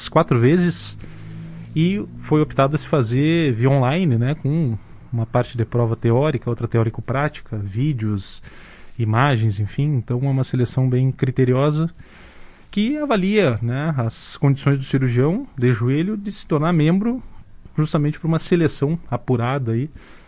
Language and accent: Portuguese; Dom Pedrito, Rio Grande do Sul, Brazil; also born or lived in Passo Fundo; em Dom Pedrito, minha cidade natal, me mandaram para lá para pagar um ano de quartel